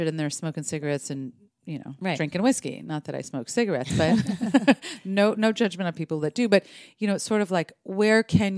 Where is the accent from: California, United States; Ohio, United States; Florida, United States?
California, United States; Los Angeles; I grew up in Los Angeles and was kind of around.